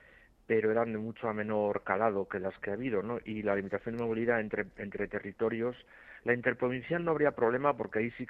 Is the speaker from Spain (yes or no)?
yes; Galicia, Spain; born there; yo soy gallego de nacimiento